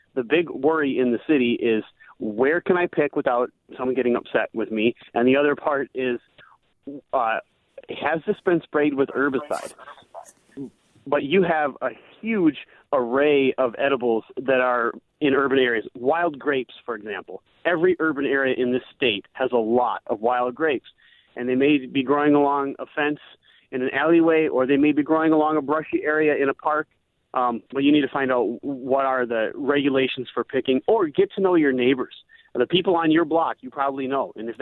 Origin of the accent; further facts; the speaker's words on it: Wausau, Wisconsin, United States; also born or lived in Madison, United States; Well, I grew up mostly in Wausau and Madison in the city, and I was an avid forager.